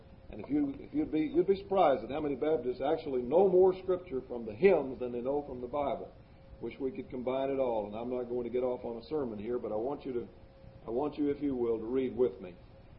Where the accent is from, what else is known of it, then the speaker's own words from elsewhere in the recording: Kentucky, United States; I'm from Franklin County. I was raised in this state.